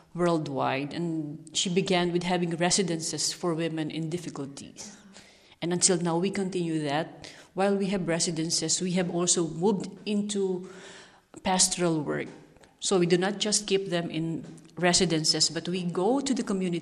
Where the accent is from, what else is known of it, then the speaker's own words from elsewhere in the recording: Philippines; English is a second language; I'm from the Philippines